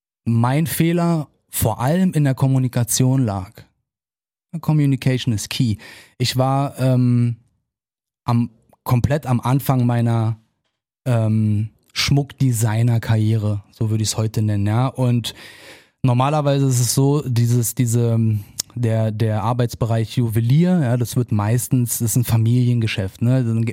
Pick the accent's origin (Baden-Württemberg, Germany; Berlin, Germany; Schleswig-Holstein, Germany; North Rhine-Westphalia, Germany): Berlin, Germany; es fiel mir damals schon nicht schwer, als Berliner nach München zu gehen